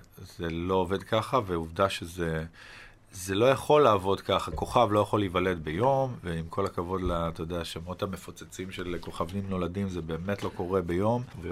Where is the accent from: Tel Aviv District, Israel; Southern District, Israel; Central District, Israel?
Southern District, Israel; Eilat; also born or lived in Beersheba; נולדתי בבאר שבע, ובגיל 10 עברתי לאילת